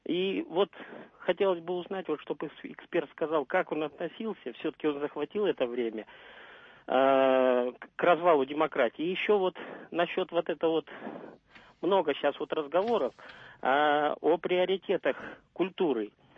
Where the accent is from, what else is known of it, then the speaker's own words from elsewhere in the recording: Moscow, Russia; я из Москвы.